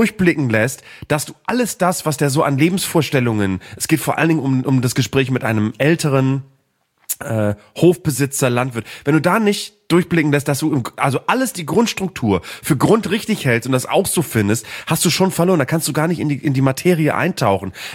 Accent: Bremen, Germany; Ich komme ja aus Norddeutschland, aus Bremen und aus Bremen-Nord.

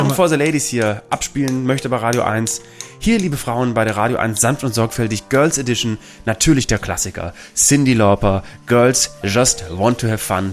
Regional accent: Northern Germany, Germany; also born or lived in Vegesack, Germany; uns beide als Norddeutsche, mich erinnert das gerade an was, Reeperbahn, ich sag nur Reeperbahn. Ich habe früher in Fegesack in der Nähe einer Reeperbahn gewohnt

